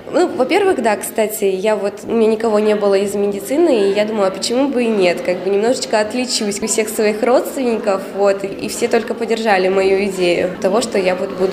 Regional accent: Severomorsk, Murmansk Oblast, Russia; now in Veliky Novgorod, Russia; я приехала с Мурманской области, с города Североморска, но Великий Новгород мне очень понравился

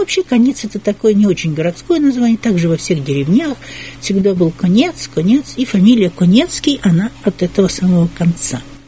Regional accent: Krasnoyarsk, Krasnoyarsk Krai, Russia; И интересно, что когда я приехала из Красноярска, то я страшно удивилась, что тут тоже город на двух берегах.

